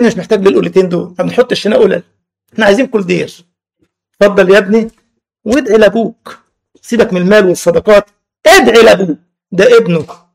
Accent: Egypt; ده كان بنسميه زمان عندنا في مصر كولدير

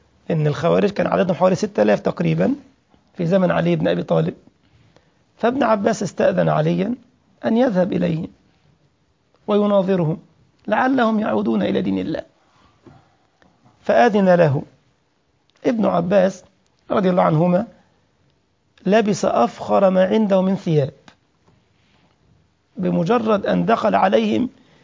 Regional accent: Egypt; يعني احنا رأينا مثلا في فترة من الفترات في بلدنا مصر مثلا

